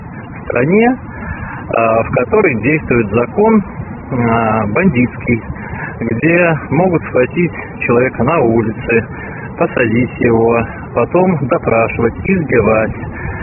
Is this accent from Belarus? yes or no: yes; Belarus; Здравствуйте, я музыкант, я из Беларуси.